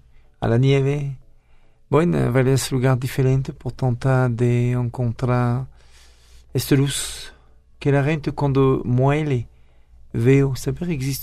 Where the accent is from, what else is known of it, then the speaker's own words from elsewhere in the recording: France; Spanish is a second language; moved away as an adult; now in Mexico; Bueno, soy francés, nací al menos en Francia y hace 12 años que vivo en México.